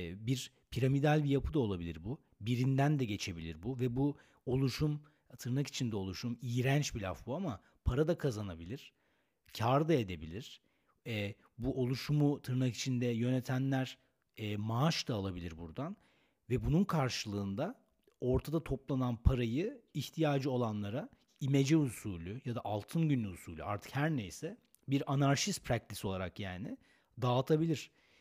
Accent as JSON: {"language": "Turkish", "region": "Istanbul", "country": "Turkey", "tie": "born or raised there", "said": "Ben Moda'da oturuyorum, Moda'nın yerlisiyim. Kadıköy'ün yerlisiyim. Uzun zamandır buradayım."}